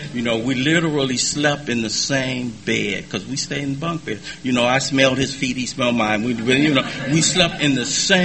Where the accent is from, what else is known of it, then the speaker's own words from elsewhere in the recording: Watts, California, United States; I can't imagine being anybody other than a young brother growing up in Watts in the 60s.